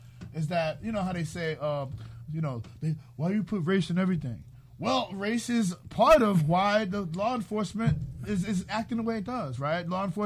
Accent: Harlem, New York, United States; I'm from Harlem, and I'm not surprised at all.

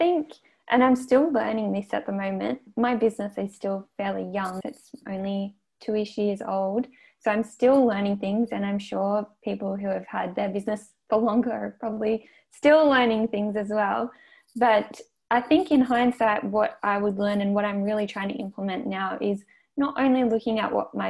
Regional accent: Sydney, New South Wales, Australia; now in Adelaide, Australia; So I'm actually from Sydney originally, and I've lived in Adelaide for 6 years now

